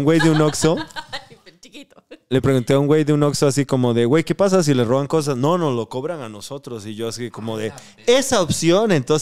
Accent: Costa Rica; now in Mexico; O sea, no aquí en México, porque pues, o sea, soy extranjero, es una pendeja robar cosas, pero en mi país, Costa Rica, los amo.

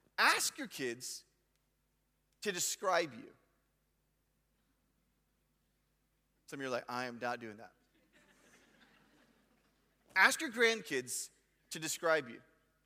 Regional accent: Texas, United States; I grew up in South Texas for a few years. I was there about 10 years, Uvalde County.

